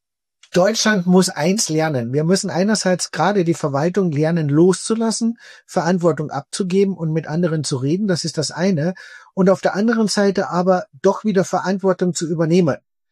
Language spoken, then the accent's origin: German; Spittal an der Drau, Carinthia, Austria; ich komme aus Spital an der Drau, einer kleinen Mittelstadt in Kärnten.